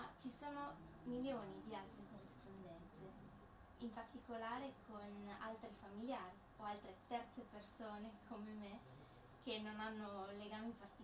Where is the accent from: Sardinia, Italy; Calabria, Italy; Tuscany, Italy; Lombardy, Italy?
Sardinia, Italy; Abbiamo scritto della Sardegna, entrambi siamo sardi